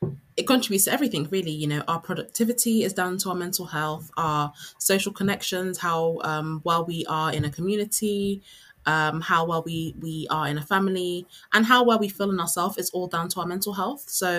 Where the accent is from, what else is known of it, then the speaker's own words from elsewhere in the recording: Nigeria; whereas in where I'm from anyway, so I'm West African, I'm Nigerian